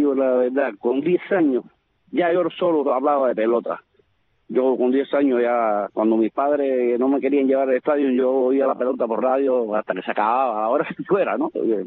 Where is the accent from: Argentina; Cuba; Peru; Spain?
Cuba; moved away; Y yo vivía allá atrás, en un edificio que habían hecho. Sí. Y llegué ahí con 5 o 6 años, ¿eh? Hasta que salí de Cuba.